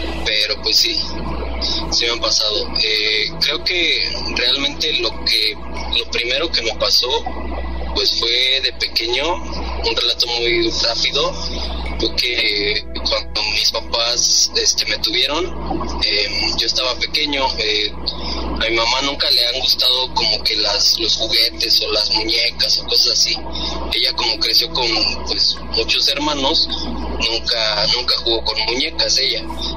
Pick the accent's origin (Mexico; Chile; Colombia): Mexico; Toluca, State of Mexico; born there; now in Querétaro, Mexico; Yo vivo en Querétaro, del estado de Querétaro, pero nací en Toluca. De allá es toda mi familia, del Estado de México.